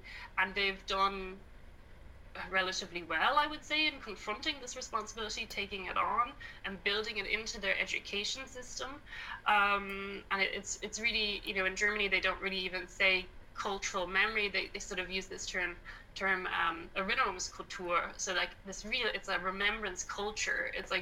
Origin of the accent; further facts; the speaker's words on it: Ireland; So I'm from Ireland, and we grew up learning our history from the viewpoint of the victim.